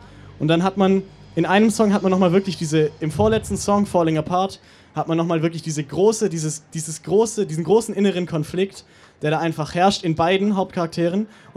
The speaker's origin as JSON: {"language": "German", "town": "Reutlingen", "region": "Baden-Württemberg", "country": "Germany", "said": "da, wo ich herkomme, aus Kreis Reutlingen"}